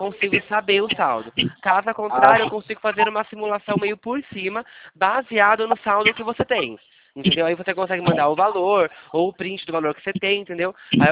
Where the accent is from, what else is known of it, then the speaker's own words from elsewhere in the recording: Campinas, São Paulo, Brazil; Eu sou daqui de Campinas, né?